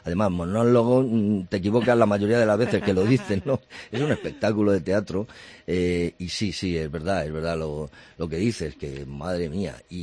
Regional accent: Madrid, Community of Madrid, Spain; yo que soy de Madrid

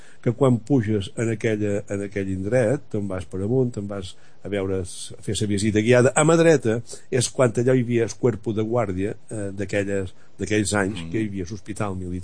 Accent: Balearic Islands, Spain; jo som menorquí, jo quan me demanen què ets tu... Jo soy menorquí, no tinc que dir, sincer, un foraster. I entenc perfectament que com a menorquí estic dins Espanya.

